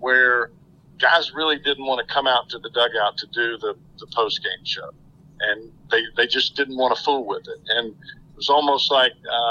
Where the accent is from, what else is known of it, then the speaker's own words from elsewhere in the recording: Alabama, United States; When I was growing up, now I grew up in Alabama